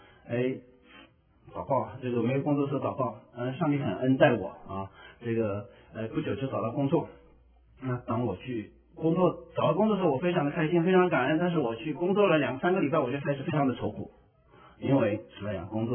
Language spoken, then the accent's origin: Chinese; China; 我们中国人很喜欢看连续剧啊，